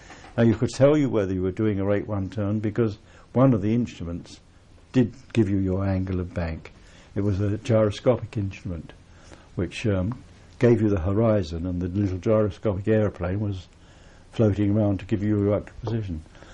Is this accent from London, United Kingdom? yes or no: yes; London, United Kingdom; accent: Cockney; because he found my Cockney accent a bit difficult to pick up on the end.